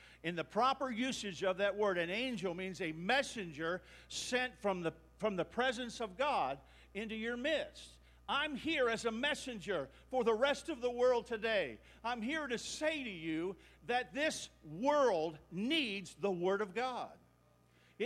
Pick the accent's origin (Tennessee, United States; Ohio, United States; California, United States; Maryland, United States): Ohio, United States; I'm from Ohio, everyone's guys.